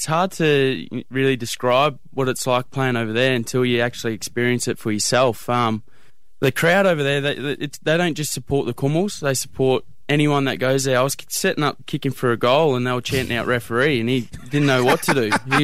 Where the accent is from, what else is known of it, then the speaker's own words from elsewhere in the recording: Queensland, Australia; Growing up in North Queensland, I think a bit of Thurston.